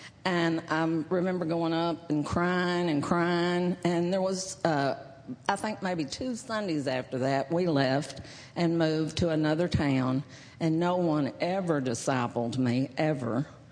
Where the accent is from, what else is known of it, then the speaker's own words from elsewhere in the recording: Fort Worth, Texas, United States; Okay, well, I was born and raised in Fort Worth. And my parents never went to church. I grew up never going to church.